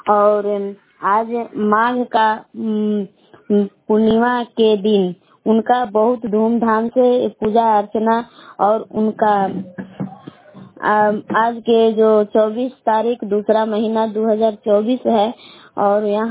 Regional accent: Belaw, Bihar, India; ग्राम बेलाव जिला कैमूर भभुआ के निवासी हूँ।

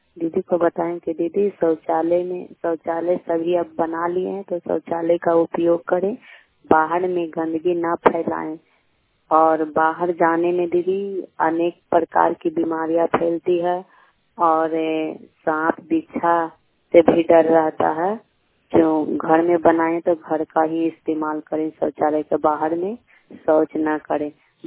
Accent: Bihar, India; प्रखंड नवनासा, पंचायत खजरा, क्लस्टर भोभी, जिला नालंदा के निवासी हूँ।

